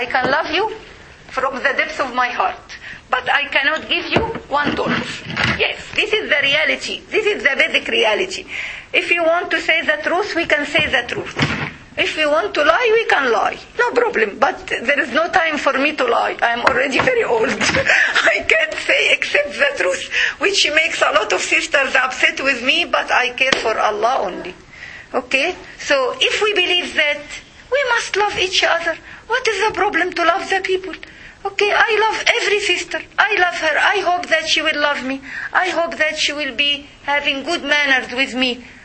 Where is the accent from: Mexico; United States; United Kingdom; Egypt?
Egypt; I am from Egypt.